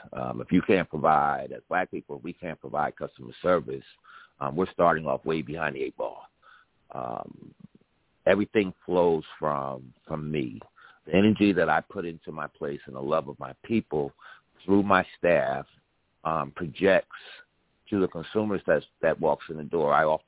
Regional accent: New Jersey, United States; Because I can remember black-owned businesses that reminded me, I'm from Jersey

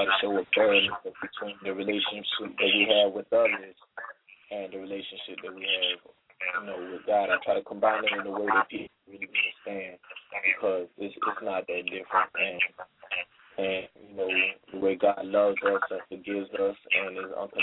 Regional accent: Ututu, Abia, Nigeria; born there; I was born in Nigeria, in a town called Ututu.

